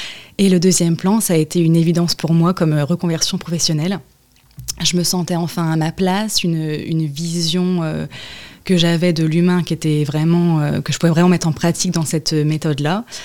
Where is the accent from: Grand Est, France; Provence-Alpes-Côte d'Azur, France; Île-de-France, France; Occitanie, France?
Grand Est, France; Alors donc je viens de Champagne-Ardenne, je suis arrivée en Vendée il y a un peu plus de 2 ans.